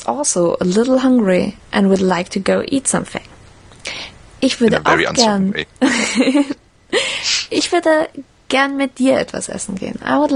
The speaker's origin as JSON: {"language": "English", "country": "Finland", "second_language": "English", "said": "I come from Finland, but whatever."}